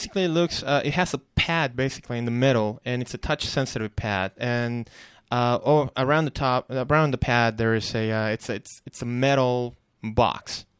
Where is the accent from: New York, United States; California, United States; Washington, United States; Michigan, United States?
California, United States; Long Beach; Well, actually, a little bit south of downtown right now. But I'm from Long Beach.